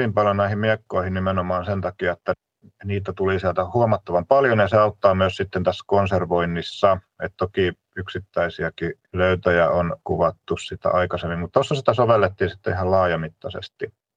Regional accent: Salo, Southwest Finland, Finland; mä oon itse Salostapäin kotoisin, niin tämä Halikko on tuttu seutu.

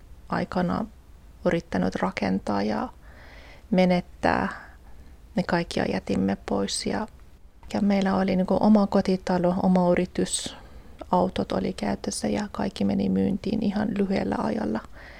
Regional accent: Iran; Finnish is a second language; now in Espoo, Finland; ja asun täällä Espoossa. Olen 48-vuotiaana ja olen niinku Iranista päin.

